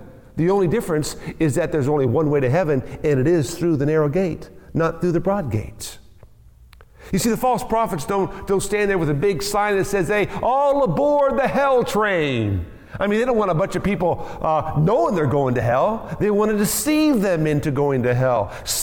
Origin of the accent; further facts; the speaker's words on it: Kansas, United States; When I was growing up in Kansas many years ago now, there was a dog that was living next door to us.